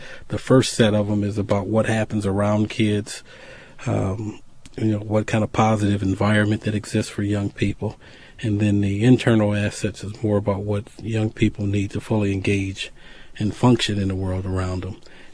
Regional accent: Chicago, Illinois, United States; I grew up in Chicago. There were probably 40 homes on the block that I lived on.

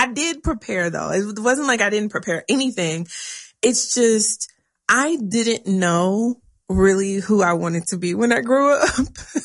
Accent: Texas, United States; I'm from Texas, so that made it a lot easier.

